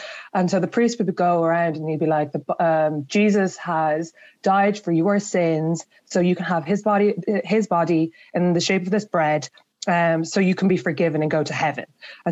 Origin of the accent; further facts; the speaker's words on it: Ireland; growing up in Ireland as a daughter of immigrant parents, but like not really realizing that I was an immigrant or like of immigrant descent.